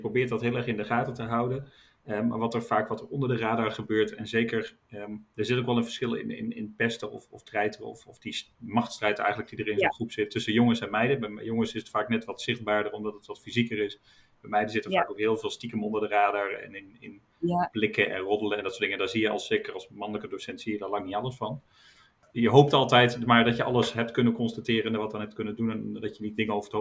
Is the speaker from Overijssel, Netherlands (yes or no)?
yes; Overijssel, Netherlands; moved away as an adult; Ik kom uit Twente van oorsprong. Toen ging ik in Nijmegen studeren. En echt in 2 maanden tijd was mijn accent weg.